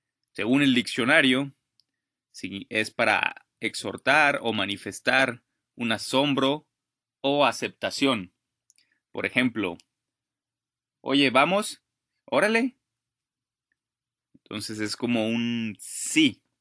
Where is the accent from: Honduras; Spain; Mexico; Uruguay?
Mexico; Es una conversación solo para que entiendan que como mexicanos, muchos abusamos de la palabra güey.